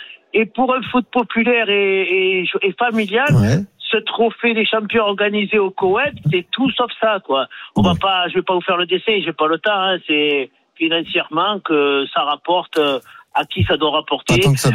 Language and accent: French; Provence-Alpes-Côte d'Azur, France; accent: Marseille; Moi j'ai l'accent marseillais